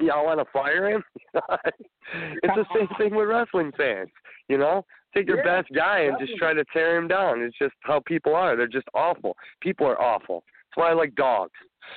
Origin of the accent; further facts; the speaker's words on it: Pittsburgh, Pennsylvania, United States; born there; also born or lived in Detroit area; I mean, we're all from the Detroit area, right? I was born in Pittsburgh, so I'm a Steeler fan.